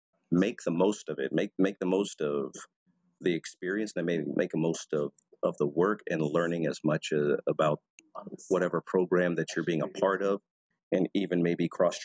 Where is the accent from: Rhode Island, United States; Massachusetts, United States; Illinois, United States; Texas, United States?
Texas, United States; Right now I'm kind of doing a few little volunteer projects in my hometown with Veterans Committee here, and I'm always active in tapping into their outreach. Like I get emails from the Texas state here